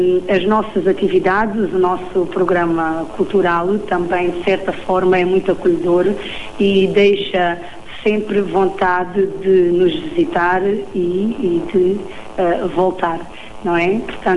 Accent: Vidigueira, Beja, Portugal; Quando falamos que somos da Vidigueira, falam logo, olha, a terra do vinho, a terra do pão

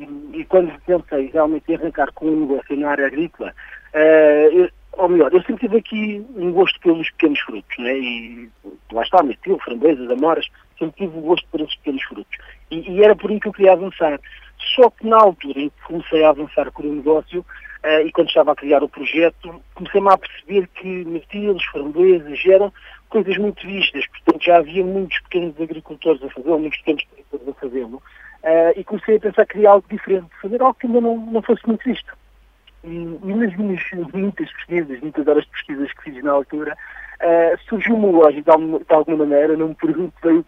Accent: Lisbon, Portugal; Portanto, eu sou de Lisboa. Só que desde que me vou para a Vidigueira, porque o meu pai, ele sim é da Vidigueira, nasceu aí, apesar de ter ido muito novo para Lisboa

